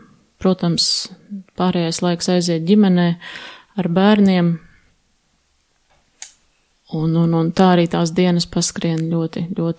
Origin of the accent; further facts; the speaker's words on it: Madona, Madona Municipality, Latvia; also born or lived in Sigulda, Latvia / Aizkraukle, Latvia; Es piedzimu Madonā, bet Madonā mēs nedzīvojām. Mēs dzīvojām ik pa laikam, tā kā kādu brīdiņu mēs dzīvojām Siguldas pusē, tad atkal Aizkrauklas pusē, un tad atpakaļ mūs atveda